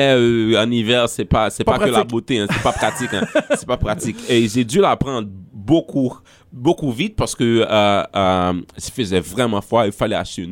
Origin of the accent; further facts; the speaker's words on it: Haiti; le français c'est j'étais comme habitué avec parce que j'étudiais la littérature française en Haïti. Mais c'est pas, ça se rapproche vraiment pas du français qu'on parle tous les jours en Haïti